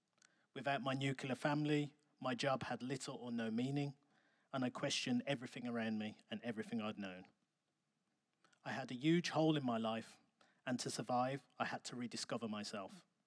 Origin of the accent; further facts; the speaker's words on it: England, United Kingdom; I was born and raised in England in a home with little disposable income, but full of love and free of drama.